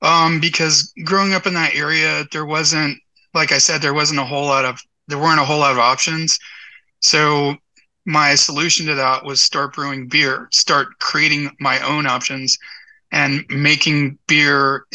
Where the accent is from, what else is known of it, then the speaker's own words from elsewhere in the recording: Enterprise, Alabama, United States; this small town that I grew up in Enterprise, Alabama, which is Southeast Alabama, there wasn't a whole lot of variety back in the early 90s.